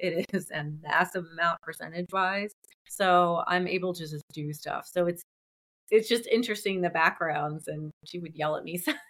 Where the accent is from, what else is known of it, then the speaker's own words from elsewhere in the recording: New Jersey, United States; I grew up in New Jersey and never felt comfortable there. Moved to Georgia and the energy of the state fit me so much better at that time.